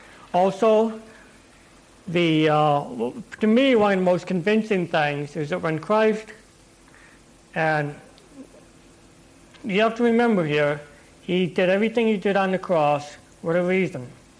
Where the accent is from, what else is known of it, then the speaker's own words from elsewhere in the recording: Pine Village, Indiana, United States; It was that Nazareth was kind of like my hometown of Pine Village, okay? Otherwise known as maybe Resume Speed, Indiana. It was a dinky town.